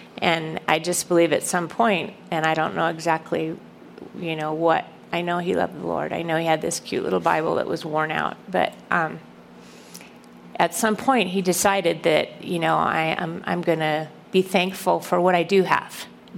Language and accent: English; Nebraska, United States; we're from Nebraska. I was born on a farm there, and he loved to go pheasant hunting.